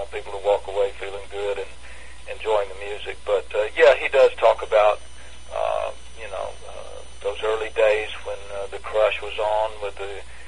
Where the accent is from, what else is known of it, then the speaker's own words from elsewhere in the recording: Tuscaloosa, Alabama, United States; Well, I grew up in Tuscaloosa, Alabama, and I learned to play the piano from listening to my mother.